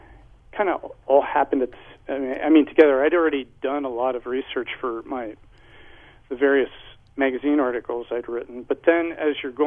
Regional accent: Pennsylvania, United States; moved away as an adult; I was born in Pennsylvania. I moved out here in 1976, but I grew up about 3 miles from Valley Forge, and there's just all kinds of history there.

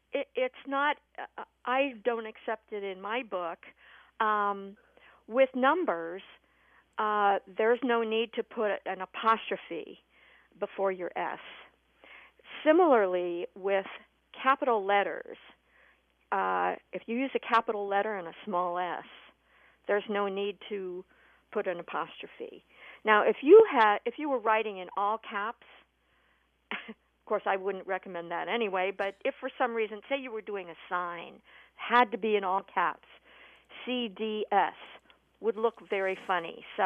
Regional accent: Des Moines, Iowa, United States; also born or lived in Waterloo; growing up in Des Moines, and probably everywhere else I lived in Iowa, which is, I guess, just Waterloo.

